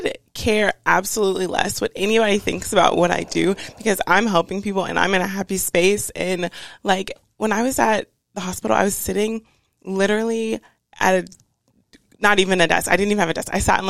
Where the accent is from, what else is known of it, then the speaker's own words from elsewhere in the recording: Cary, North Carolina, United States; I'm from Cary, North Carolina, which is right outside of Raleigh. That's where I went to school or went to high school.